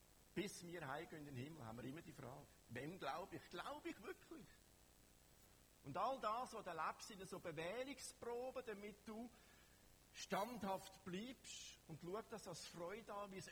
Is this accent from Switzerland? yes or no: yes; Switzerland; Da sind wir Schweizer gerade, wir müssen perfekt sein.